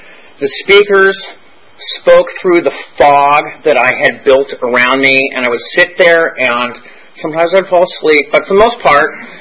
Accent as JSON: {"language": "English", "town": "Brentwood", "region": "California", "country": "United States", "tie": "born or raised there", "said": "I grew up in Brentwood, so, yes, that's right. Right up the street, too. Right up on Burlingame, just right down the street"}